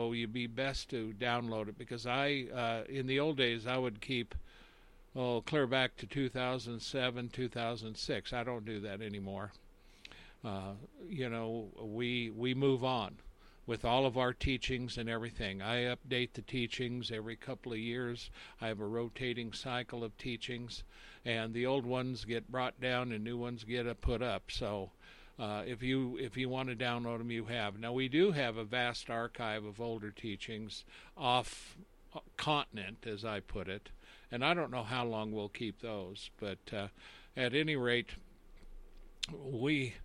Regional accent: United States; We would pass by it, and I, as an American, I never paid much attention to it.

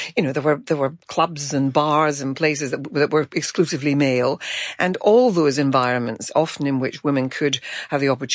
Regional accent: Glasgow, Scotland, United Kingdom; moved away as an adult; And so for a working class woman, as I was coming from Glasgow to study law, I was a very rare bird and I had no connections.

